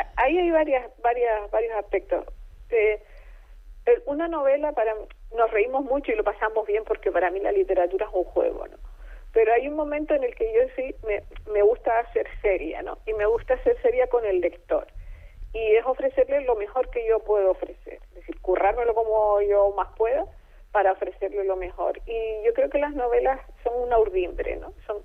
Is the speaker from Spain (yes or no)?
yes; Canary Islands, Spain; que es casi seguro de donde procedemos los primeros pobladores de Canarias